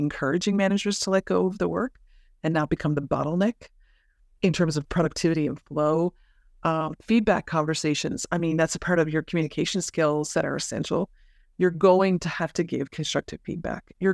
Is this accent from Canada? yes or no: yes; Canada; In being a Canadian, unfortunately, sometimes it's hard to get Canadian data.